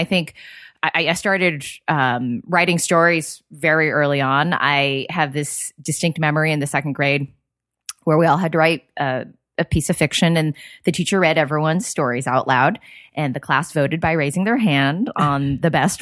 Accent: California, United States; So I grew up in the Bay Area.

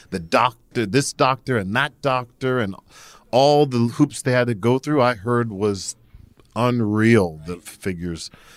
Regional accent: New Jersey, United States; I don't know anymore. I'm originally from New Jersey.

